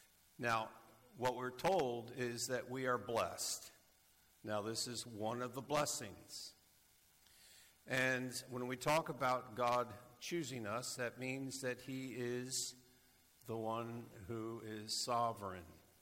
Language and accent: English; England, United Kingdom; And because we're not Greek, we're English, this is multiple sentences for us.